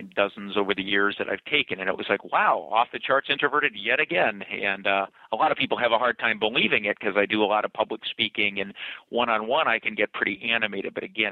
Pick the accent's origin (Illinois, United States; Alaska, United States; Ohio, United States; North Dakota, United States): Alaska, United States; Juneau; I grew up in Juneau, Alaska, kind of a small town